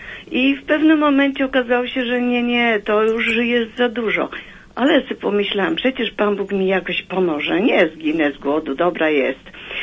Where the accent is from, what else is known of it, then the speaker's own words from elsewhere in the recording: Silesian Voivodeship, Poland; jestem z Pyrgi Małej, koło Żywca.